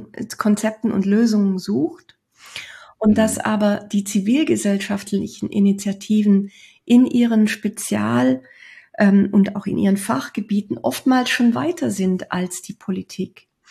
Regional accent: Düsseldorf, North Rhine-Westphalia, Germany; in Düsseldorf, in meiner Heimatstadt

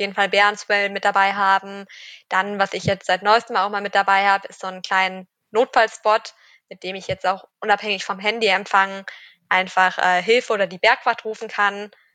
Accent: Cologne, North Rhine-Westphalia, Germany; Ja, ich komme aus Köln und habe da irgendwie so ein Faible für.

